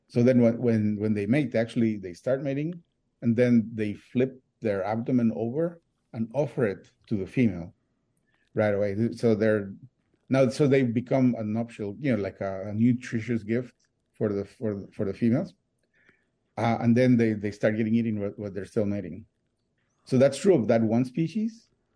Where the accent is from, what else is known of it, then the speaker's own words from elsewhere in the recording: Costa Rica; I'm from Costa Rica initially, and I took a spider course in Costa Rica.